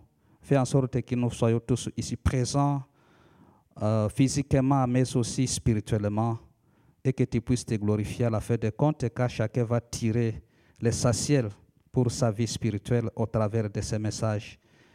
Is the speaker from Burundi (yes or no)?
no; DR Congo; first language Lika; French is a second language; qu'on appelle la langue Lika. La langue Lika, sens en République démocratique du Congo. Ça, c'est ma langue maternelle.